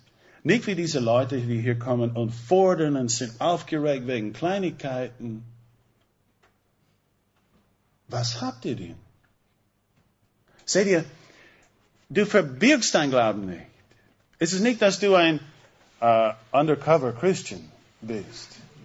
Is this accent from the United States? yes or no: yes; United States; German is a second language; Ich bin Amerikaner.